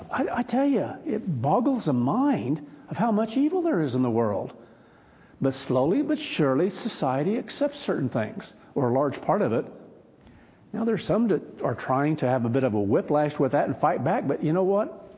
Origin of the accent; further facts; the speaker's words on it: Kansas, United States; I'm sure it's in farming communities where I grew up in Kansas